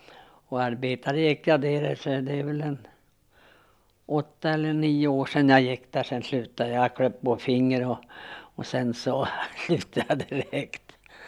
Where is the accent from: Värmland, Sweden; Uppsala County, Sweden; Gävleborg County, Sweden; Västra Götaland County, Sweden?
Uppsala County, Sweden; Björklinge; Ja, jag är född i Björklinge vid Sambro.